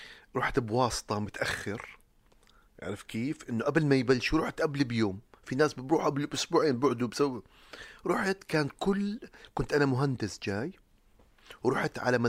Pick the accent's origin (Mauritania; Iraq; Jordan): Jordan; Amman, Amman Governorate; أنا أردني جنسية، درست بمدرسة بعمان اسمها تيراسانتا، مع أني مسلم والحمد لله